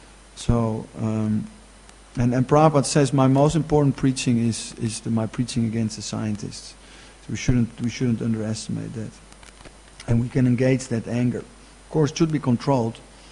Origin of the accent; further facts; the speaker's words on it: Netherlands; English is a second language; But then, you know, I'm from Holland.